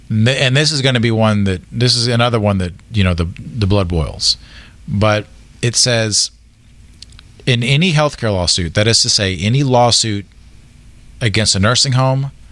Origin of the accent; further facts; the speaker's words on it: Tennessee, United States; I'm from Tennessee, so we eat Mayfield or Purity.